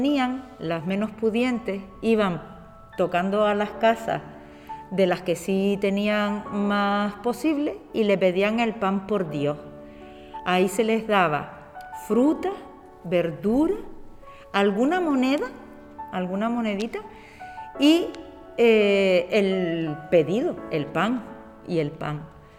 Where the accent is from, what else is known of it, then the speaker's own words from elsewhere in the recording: Santa María de Guía, Canary Islands, Spain; yo soy de Gran Canaria, del norte, del noroeste más concretamente, de un barrio del municipio de Santa María de Guía.